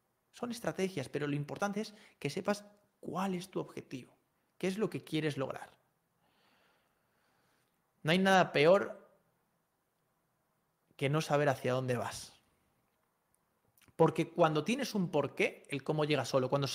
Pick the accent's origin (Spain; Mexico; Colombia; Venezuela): Spain; Madrid, Community of Madrid; a 10.000 kilómetros de casa, yo soy de Madrid, en Filipinas